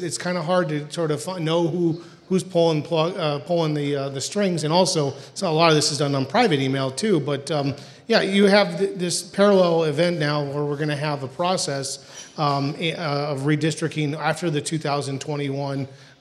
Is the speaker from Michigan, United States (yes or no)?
yes; Chelsea, Michigan, United States; in my hometown is Chelsea, I was at the Chelsea Parade in August